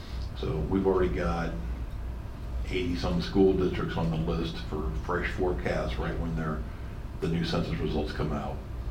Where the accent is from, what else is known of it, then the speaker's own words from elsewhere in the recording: Scotland, United Kingdom; There's two things, being a Scotsman, I don't like